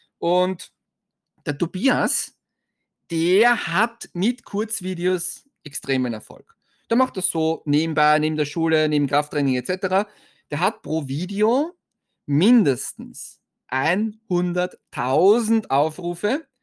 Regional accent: Austria; Also bei uns in Österreich ist immer Herbst und dann Winter.

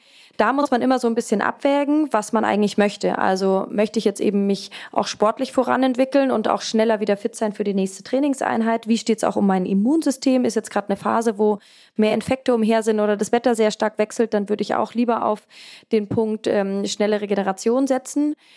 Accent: Bamberg, Bavaria, Germany; hier bei mir in Franken, ich komme ja aus Bamberg

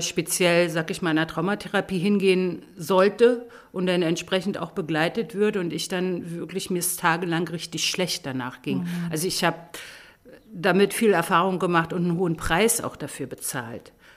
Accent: East Germany, Germany; Also ich komme aus dem Osten, ich habe keinen

